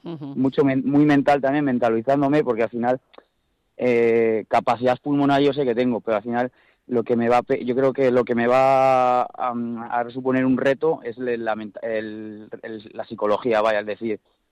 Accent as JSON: {"language": "Spanish", "town": "Peñafiel", "region": "Castile and León", "country": "Spain", "said": "Yo soy de Peñafiel, exactamente."}